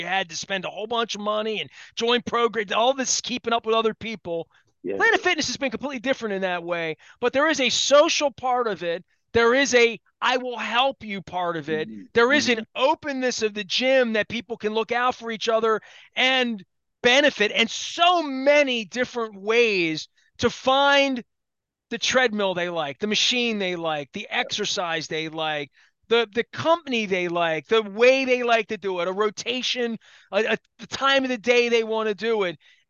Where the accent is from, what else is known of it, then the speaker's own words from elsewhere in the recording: Baltimore, Maryland, United States; We went to Patterson Park in the middle of the plague, and I'm from East Baltimore.